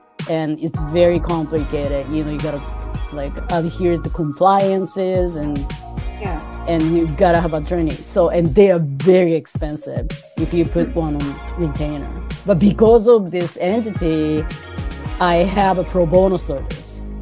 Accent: Tokyo, Japan; When I was a kid growing up in Tokyo, I was young, probably like an eighth grader.

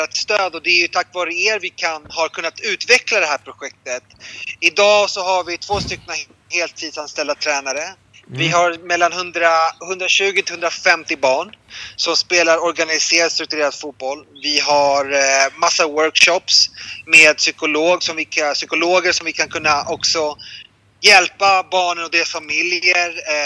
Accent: Sweden; now in Colombia; Så jag pratar med familjen hemma i Sverige, så att de bara, hur har du det?

